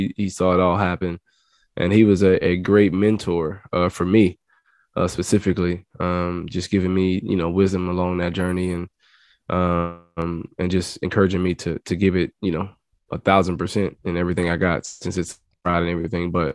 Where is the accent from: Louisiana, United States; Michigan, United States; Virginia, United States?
Louisiana, United States; Because I'm from Louisiana, and I was recruited by Coach Dykes when he's at La Tech.